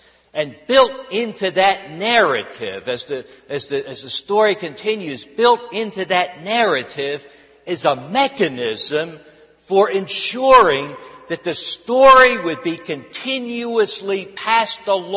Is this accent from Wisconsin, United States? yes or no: no; Philadelphia, Pennsylvania, United States; The best part about growing up in Philadelphia was this heightened awareness of history that comes from living in that place that is really the birthplace of our nation.